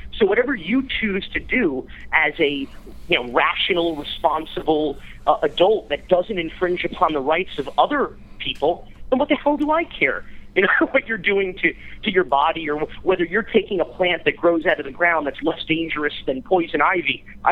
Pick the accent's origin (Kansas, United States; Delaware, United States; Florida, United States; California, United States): Florida, United States; Miami; I grew up in Miami. I went to an arts high school where, I mean, kids were doing everything. This was the mid-90s